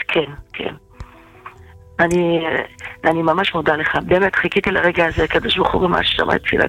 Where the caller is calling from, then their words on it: Beit Shemesh, Jerusalem District, Israel; אנחנו מבית שמש.